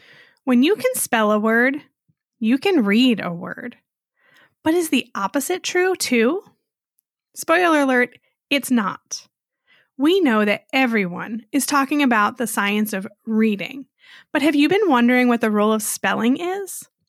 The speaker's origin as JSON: {"language": "English", "region": "Pennsylvania", "country": "United States", "tie": "born or raised there", "said": "serves as the state lead for literacy in my home state of Pennsylvania."}